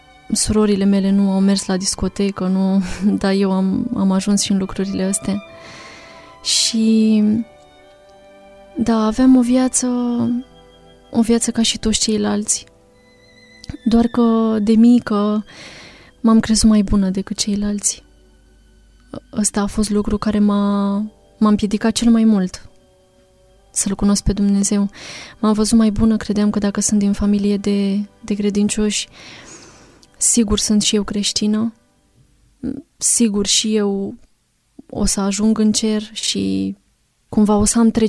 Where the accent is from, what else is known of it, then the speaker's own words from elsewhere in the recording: Pitești, Argeș, Romania; now in Zalău, Romania; am 21 de ani și sunt din Pitești.